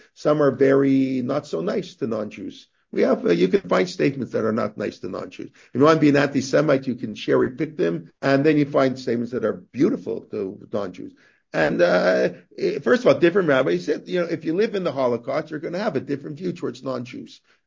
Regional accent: Canada; I was brought up in Canada.

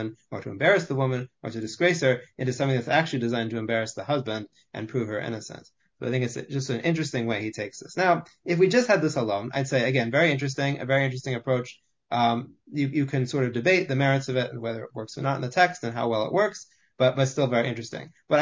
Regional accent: Philadelphia, Pennsylvania, United States; that's the community I grew up in Philadelphia.

